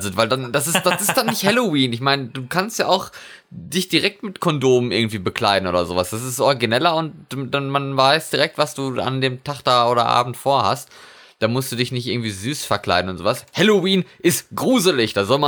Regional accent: North Rhine-Westphalia, Germany; now in Norway; Bei uns in Westfalen.

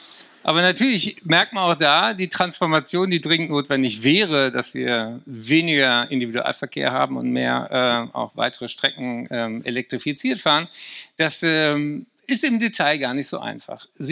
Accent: Berlin, Germany; Ich bin aufgewachsen in Berlin in einer Sozialsiedlung.

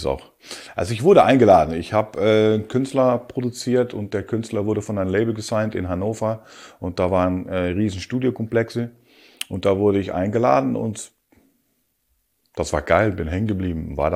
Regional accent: Rotterdam, South Holland, Netherlands; German is a second language; Und ich bin natürlich Haferjung, ich komme aus Rotterdam.

